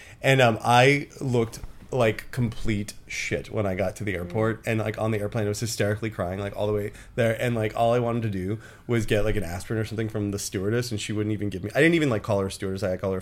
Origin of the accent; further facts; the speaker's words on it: Los Angeles, California, United States; No, I grew up in Los Angeles.